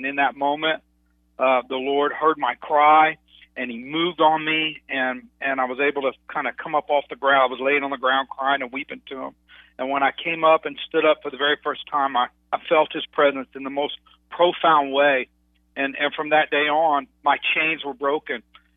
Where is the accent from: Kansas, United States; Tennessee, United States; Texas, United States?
Texas, United States; Dallas; Well, you know, I grew up in Dallas, Texas, and you know, Texas is big for football